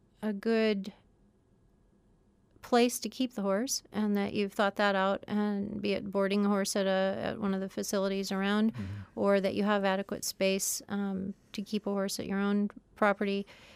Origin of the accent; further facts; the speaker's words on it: Anchorage, Alaska, United States; I grew up in Anchorage and I had horses as a kid